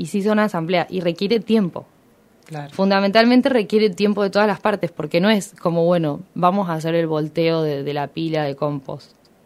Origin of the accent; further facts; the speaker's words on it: Buenos Aires, Argentina; soy de Buenos Aires